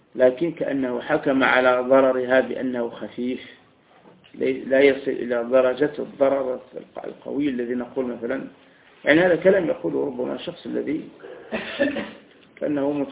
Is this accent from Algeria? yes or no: yes; Algeria; عندنا في الجزائر